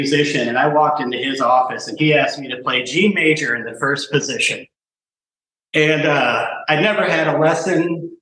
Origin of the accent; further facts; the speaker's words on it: Athens, Georgia, United States; also born or lived in Atlanta; because I came from Atlanta. I grew up in Athens, Georgia. I grew up playing there, but always in original bands.